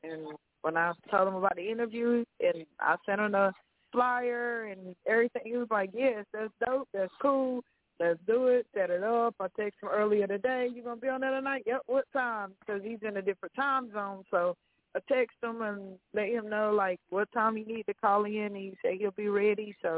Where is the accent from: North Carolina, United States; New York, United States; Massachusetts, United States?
North Carolina, United States; also born or lived in Myrtle Beach; I'm from North Carolina, but I lived in Myrtle Beach. I just moved to Michigan, so yeah, I'm from North Carolina.